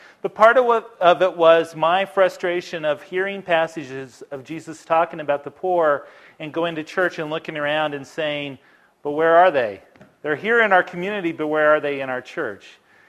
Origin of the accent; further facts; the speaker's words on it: Greensburg, Kansas, United States; I grew up in Greensburg, so I'm a native Kansan.